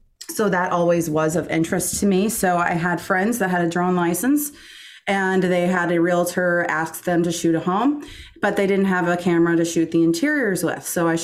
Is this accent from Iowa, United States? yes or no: yes; Iowa, United States; Well, I'm born and raised in Iowa, which is where I'm at now. I'm actually in a town called Davenport, Iowa. We're about 2.5 hours west of Chicago.